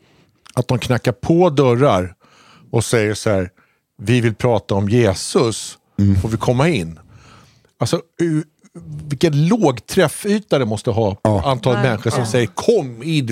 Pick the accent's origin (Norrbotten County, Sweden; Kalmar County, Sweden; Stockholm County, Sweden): Kalmar County, Sweden; accent: Kalmar; Ja, men jag pratar mycket Kalmar.